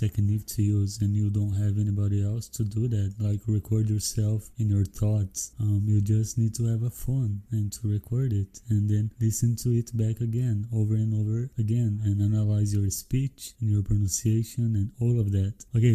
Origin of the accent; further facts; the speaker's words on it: Brazil; Because I'm from Brazil and I didn't know about it.